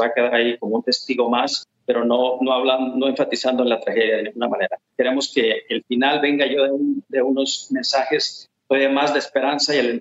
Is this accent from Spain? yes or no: no; Mexico; now in United States; Soy ciudadano estadounidense, sí. Soy mexicano-americano.